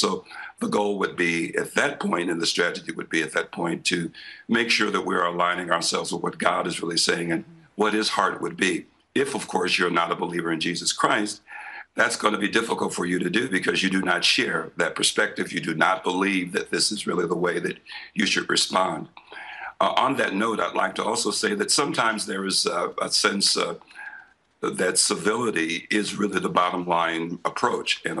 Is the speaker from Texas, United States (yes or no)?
no; St. Louis, Missouri, United States; As I grew up here in the St. Louis region and traveled around the country and the world